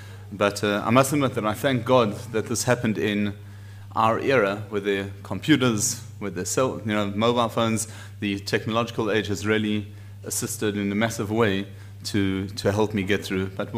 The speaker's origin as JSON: {"language": "English", "town": "Johannesburg", "region": "Gauteng", "country": "South Africa", "tie": "born or raised there", "lives_now": "Israel", "said": "I grew up in South Africa, in Johannesburg. I am 41 years old. I'm a rabbi"}